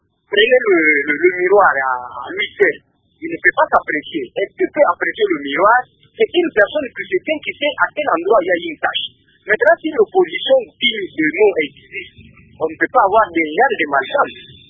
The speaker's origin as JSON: {"language": "French", "country": "DR Congo", "said": "je viens de la République démocratique du Congo"}